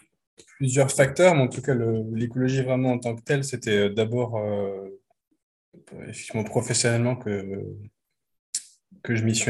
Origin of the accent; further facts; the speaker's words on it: Grand Est, France; now in Nancy, France; J'habite à Nancy depuis un peu plus de 3 ans. Je suis originaire d'Alsace à la base. J'ai un peu vadrouillé dans plusieurs pays avant de revenir en France.